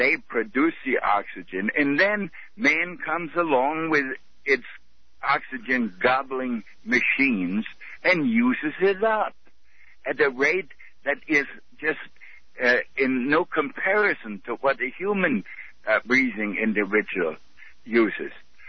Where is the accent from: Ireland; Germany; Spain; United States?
Germany; English is a second language; Like I come from East Germany originally, and I lived 17 years under communism there